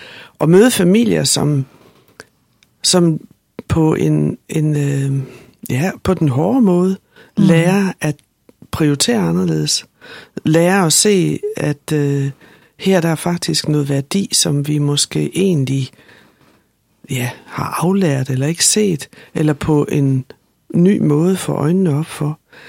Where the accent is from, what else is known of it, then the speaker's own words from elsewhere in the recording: Slagelse, Zealand, Denmark; moved away as an adult; also born or lived in Klovborg; now in Holstebro, Denmark; fordi jeg er fra Slagelse